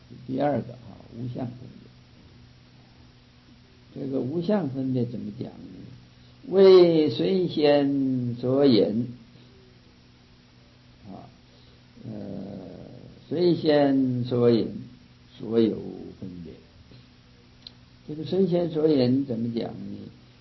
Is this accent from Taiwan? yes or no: no; China; 你像就是我们中国人没有学过英文的